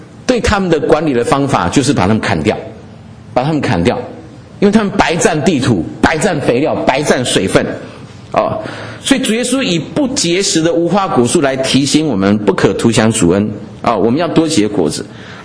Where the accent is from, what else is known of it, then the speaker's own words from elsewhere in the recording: Lishan, Taichung, Taiwan; 我小时候住台湾的梨山啊、那梨山是一个风景名胜啊、那我们家在那边有一块果园